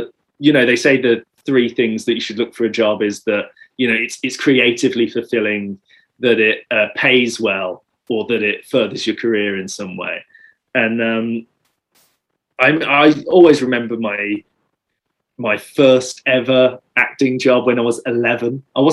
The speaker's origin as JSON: {"language": "English", "town": "Birmingham", "region": "West Midlands", "country": "United Kingdom", "said": "Well, I'm originally from Birmingham"}